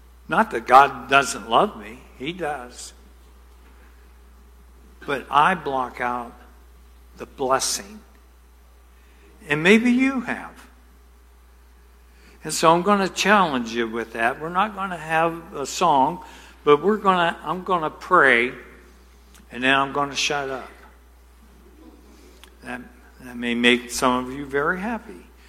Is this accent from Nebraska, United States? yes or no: no; West Virginia, United States; born there; also born or lived in Kentucky; But I was born in West Virginia. What? Yeah. I know all the West Virginia jokes from you Pennsylvania people. And then I lived in Kentucky